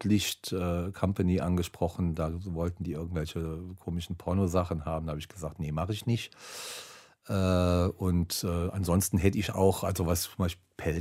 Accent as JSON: {"language": "German", "region": "Saarland", "country": "Germany", "tie": "born or raised there", "said": "weil ich bin ja im Saarland groß geworden und im Saarland ist man ganz schnell ein renommierter Fotograf."}